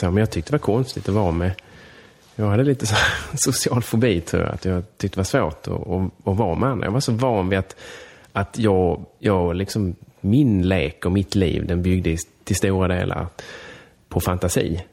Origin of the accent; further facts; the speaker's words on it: Helsingborg, Skåne, Sweden; jag föddes i Helsingborg. Min mamma kommer därifrån, min pappa kommer därifrån.